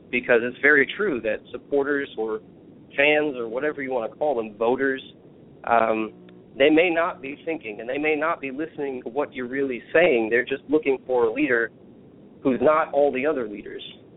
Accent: the South, United States; and I was raised in the South. I consider myself a Southerner, and I didn't really awaken to that fact until I went to law school in Chicago.

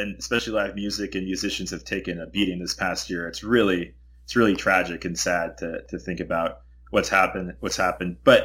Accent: California, United States; I'm a Bay Area-based architect. I'm actually born and raised in the Bay Area, in the South Bay, the Silicon Valley area.

